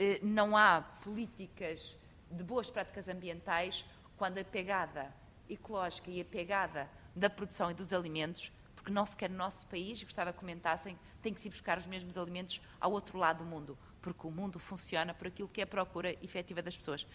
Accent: Arcos de Valdevez, Viana do Castelo, Portugal; eu sou do distrito de Viana do Castelo, de Arcos de Valdevez, zona de abundante regadio e água de rega

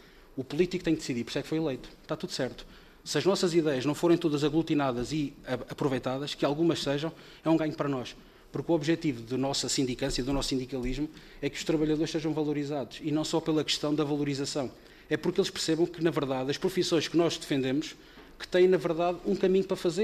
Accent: Covilhã, Castelo Branco, Portugal; Eu sou do interior, sou da Covilhã, e faço, cada vez que aqui venho, faço quase 600 quilómetros

